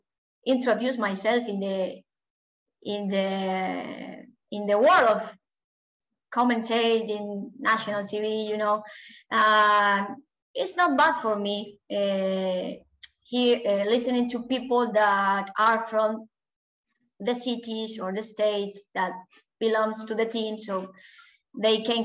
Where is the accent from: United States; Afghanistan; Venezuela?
Venezuela; So I don't know if my accent is neutral at all, but I think it's like no one can tell if I am from Venezuela.